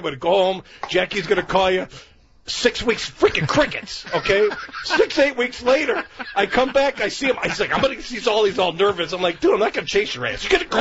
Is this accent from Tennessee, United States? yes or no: no; Des Plaines, Illinois, United States; I grew up in Des Plaines, so it was a good middle-class area.